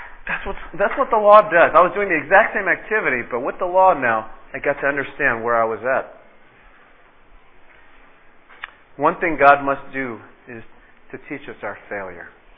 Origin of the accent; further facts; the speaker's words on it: California, United States; I didn't know that, officer. I'm sorry. I'm from California.